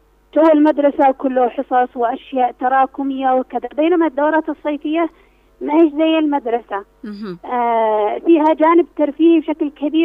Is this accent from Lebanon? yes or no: no; Yemen; طبعا المنبهات عندنا في اليمن